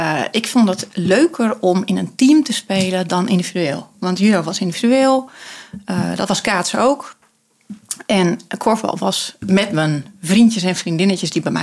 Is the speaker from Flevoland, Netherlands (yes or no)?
no; Tietjerk, Friesland, Netherlands; ben 48 jaar en ik kom oorspronkelijk uit Friesland. Tietjerk, een heel klein dorpje. Ik ben oprechte Friesin, nog steeds spreek Fries tegen mijn kinderen.